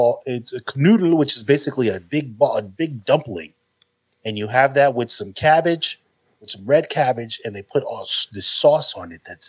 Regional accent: Panama; also born or lived in New Jersey, United States; So, I say I'm from Panama because I was born in Jersey, but I grew up. I spent a lot of my adolescent years in Panama.

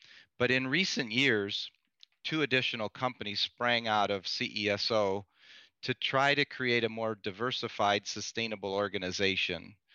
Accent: Wisconsin, United States; I grew up in Wisconsin on a dairy farm, so it has connections to me as I was growing up.

